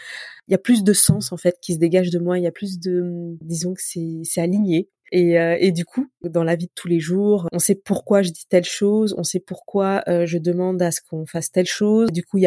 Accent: Élancourt, Île-de-France, France; J'ai grandi dans les Yvelines, okay. À Élancourt, très précisément.

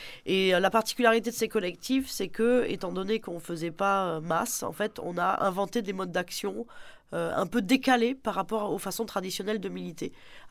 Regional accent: Toulouse, Occitanie, France; je suis plus toulousaine en fait. J'ai grandi à Toulouse, j'ai fait mes études à Toulouse, ouais.

